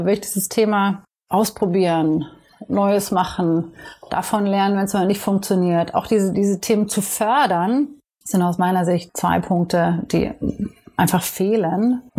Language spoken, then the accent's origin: German; East Germany, Germany; now in United States; Ich bin in Ostdeutschland oder damalig Ostdeutschland aufgewachsen.